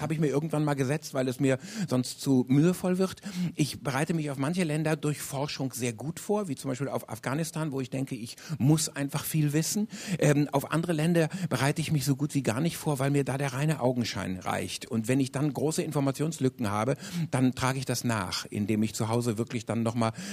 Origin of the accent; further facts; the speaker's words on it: Ödekoven, North Rhine-Westphalia, Germany; Ich bin in der Voreifel groß geworden, die nennt man auch die rheinische Toskana. Das ist keine Beschönigung, das ist eine Irreführung. Der Ort hieß noch dazu Ödekofen und hatte diesen Namen auch, glaube ich, verdient.